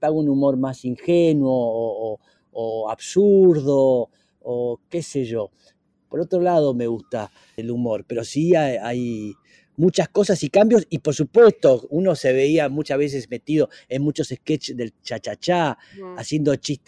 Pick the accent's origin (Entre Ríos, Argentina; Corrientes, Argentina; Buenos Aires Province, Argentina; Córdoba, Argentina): Buenos Aires Province, Argentina; San Isidro; born there; Imagínate, yo nací en San Isidro, en las Lomas de San Isidro, y ellos vivían en Villa de Lina.